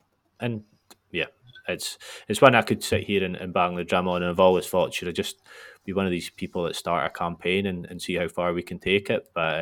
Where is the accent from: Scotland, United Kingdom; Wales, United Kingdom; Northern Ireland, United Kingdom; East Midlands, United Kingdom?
Scotland, United Kingdom; Nairn; I am involved at my hometown club in Nairn County, and who play in the Highland League